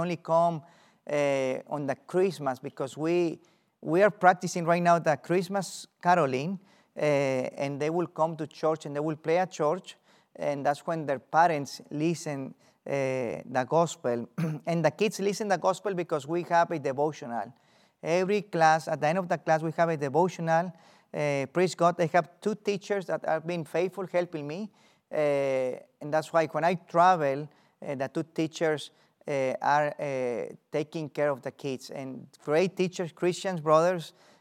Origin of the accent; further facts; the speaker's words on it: Mexico; I'm from Mexico